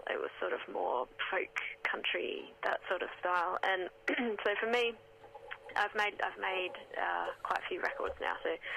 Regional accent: Western Australia, Australia; now in England; I'm from Western Australia, live in England, but I tour a lot all over, but a lot in the States now as well.

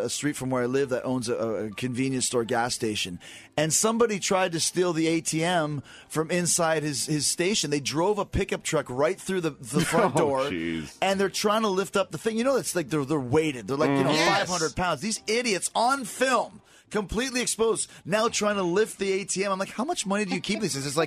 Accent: Winnipeg, Manitoba, Canada; Like, dude, I'm from Winnipeg, Manitoba.

